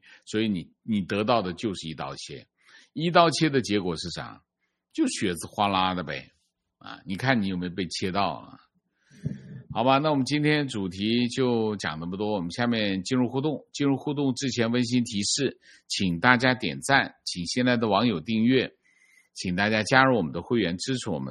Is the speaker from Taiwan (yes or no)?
no; Hebei, China; 情况我是河北人，2010年上的高中